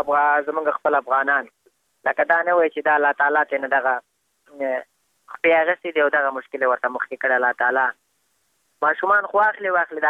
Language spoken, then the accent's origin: Pashto; Afghanistan; بس خو موږ هم د افغانستان بچیان یو د افغانستان معلولین یو پوه شي موږ باندې افغانستان ډېر ګران دی